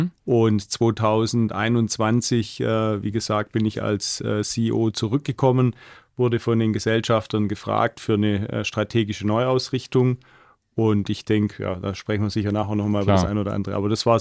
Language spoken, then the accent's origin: German; Swabia, Germany; now in Munich, Germany; Münchner, genau. Nicht gebürtig, aber ich lebe hier als Schwabe, als Exilschwabe seit 16 Jahren sozusagen.